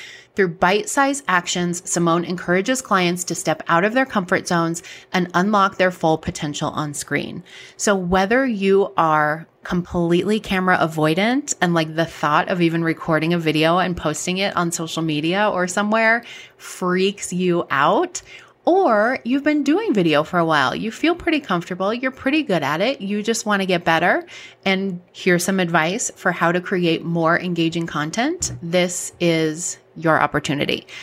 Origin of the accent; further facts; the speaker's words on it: Colorado, United States; I'm from Colorado where we don't say anything in a pretty way.